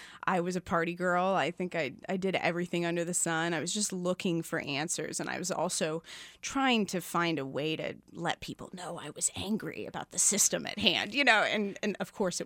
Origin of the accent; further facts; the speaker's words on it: Kansas, United States; So I grew up in, you know, Midwestern suburbia on the Johnson County side.